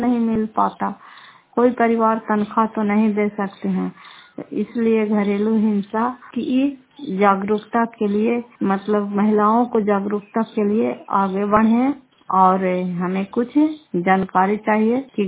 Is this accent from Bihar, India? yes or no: yes; Fateh, Bihar, India; घर फतेह पंचायत मकरौता, जिला नालंदा, राय पसरा ब्लॉक की निवासी हूँ